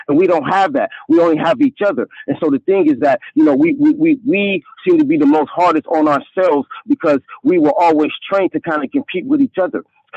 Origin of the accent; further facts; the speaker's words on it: Compton, California, United States; oh, man, when I was in Compton, born and raised in Compton